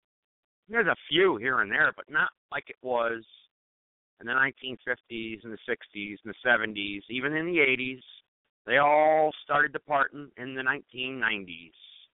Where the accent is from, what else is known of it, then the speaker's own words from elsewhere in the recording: Greensboro, North Carolina, United States; Well, I just told you I'm from Greensboro. That's where I do all my shopping.